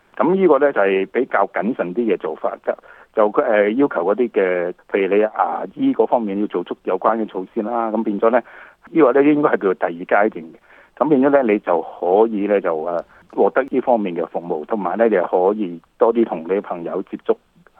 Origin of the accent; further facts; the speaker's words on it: Canada; 咁目前嚟講，我哋加拿大人